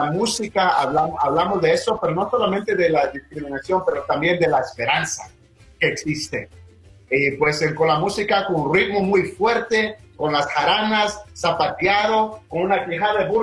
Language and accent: Spanish; United States; La mayoría de nosotros tenemos padres que vinieron de México. Y también creciendo aquí en Estados Unidos, pues es a veces para la identidad, a veces yo sentía muy orgulloso de ser mexicano, pero a veces mucha vergüenza. Creciendo no quería hablar español